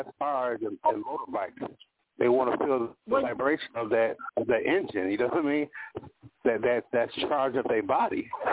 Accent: United States; This is I'm American Chief Cherokee Indian. I knew that since I was a child.

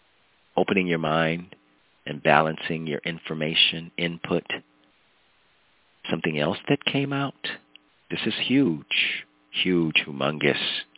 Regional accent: United States; Thank God I'm an American. I can speak freely about my opinions.

